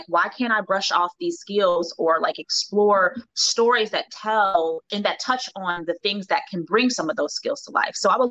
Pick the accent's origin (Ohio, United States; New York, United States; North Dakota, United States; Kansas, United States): Ohio, United States; I went to the School for Creative Performing Arts out of Ohio, where? Cincinnati